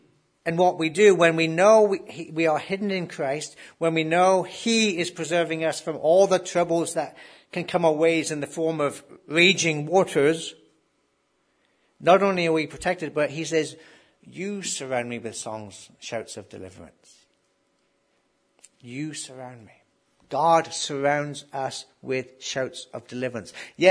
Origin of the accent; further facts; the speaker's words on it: England, United Kingdom; I grew up in England at the old soccer games